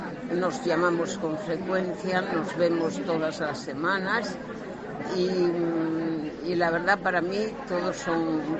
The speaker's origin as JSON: {"language": "Spanish", "town": "A Coruña", "region": "Galicia", "country": "Spain", "said": "de La Coruña, de la parroquia de San Nicolás."}